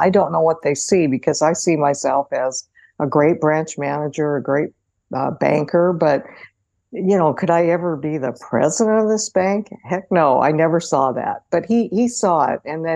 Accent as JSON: {"language": "English", "town": "Spokane", "region": "Washington", "country": "United States", "tie": "born or raised there", "said": "as a young person growing up in Spokane and not having experienced this directly myself"}